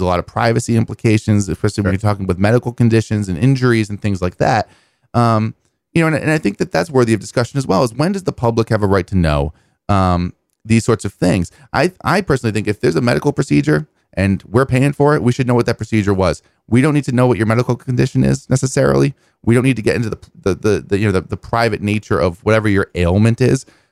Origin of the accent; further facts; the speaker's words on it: Rhode Island, United States; accent: Rhode Island; Ooh, slipped into my Rhode Island accent there for a second. It does happen sometimes when I get uppity.